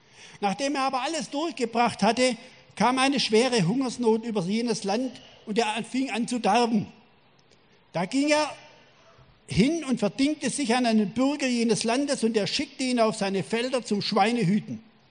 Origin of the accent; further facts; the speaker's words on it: Baden-Württemberg, Germany; Es gibt noch etwas Tolles, was mich als Schwabe ganz besonders begeistert.